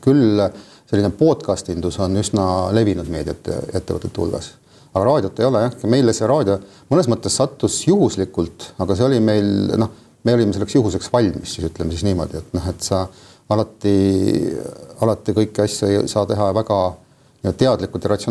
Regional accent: Saare County, Estonia; Ma olen uhke, ma Saaremalt pärit olen.

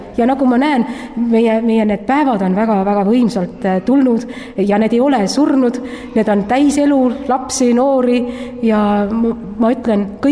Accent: Saare County, Estonia; ma olen rõõmus, et ma olen saarlane.

